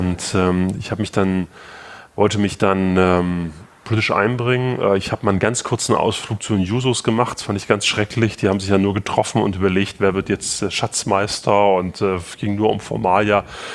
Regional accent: Gera, Thuringia, Germany; habe ich dann meine Heimatstadt Gera gefunden.

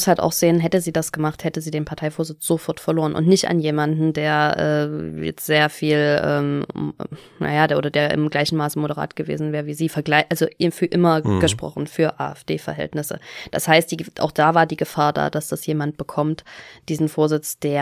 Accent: Saxony, Germany; Ich habe, damals gab es den bei uns in Sachsen

